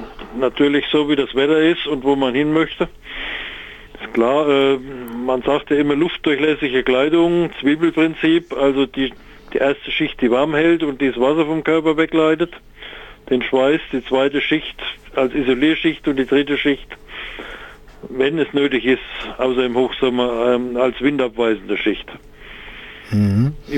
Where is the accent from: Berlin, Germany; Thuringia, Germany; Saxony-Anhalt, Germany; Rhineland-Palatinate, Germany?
Thuringia, Germany; Suhl; wie gesagt, ich komme ja aus Suhl